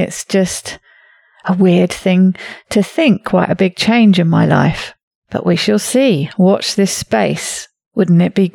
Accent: United Kingdom; I'm a Brit, so I can't help but mention the weather.

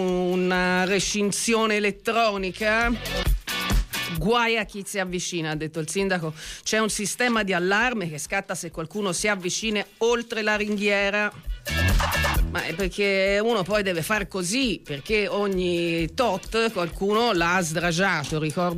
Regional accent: Florence, Tuscany, Italy; lo sapete, siamo di Firenze, siamo insopportabili

